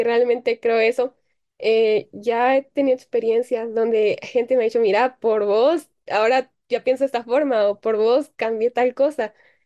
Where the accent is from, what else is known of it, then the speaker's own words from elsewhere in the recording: Guatemala; que no se olvide que ella es guatemalteca, no se olvide del esfuerzo de sus papás por apoyarla